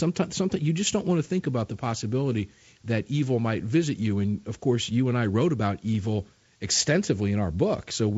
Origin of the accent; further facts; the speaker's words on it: Florida, United States; I come from Florida. I can deal with that.